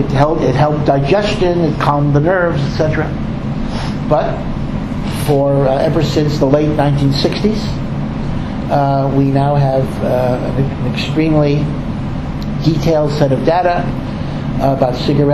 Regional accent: Silver Spring, Maryland, United States; I come from Washington, D.C., or Silver Spring, Maryland, outside of Washington, D.C.

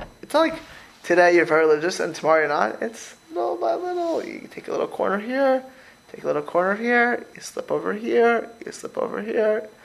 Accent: Florida, United States; I grew up in Florida, so it's, you know.

